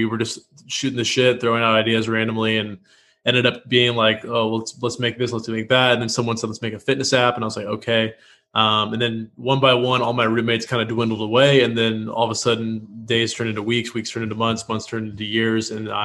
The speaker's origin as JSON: {"language": "English", "region": "Washington", "country": "United States", "also_born_or_lived": "Los Angeles", "lives_now": "Austin, United States", "said": "So, well, I'm from Washington State. I was in LA for 3 years, and then the week COVID started, my lease was up"}